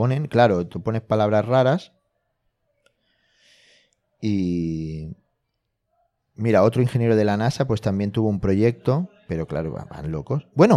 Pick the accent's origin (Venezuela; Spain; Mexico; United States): Spain; si no me dicen cuántos campos de fútbol es, como español, no sé cuán